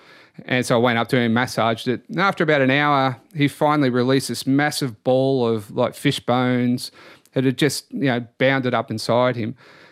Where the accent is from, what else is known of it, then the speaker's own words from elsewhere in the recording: Queensland, Australia; I'm from North Queensland. We live with the world's most venomous marine animal, the box jellyfish.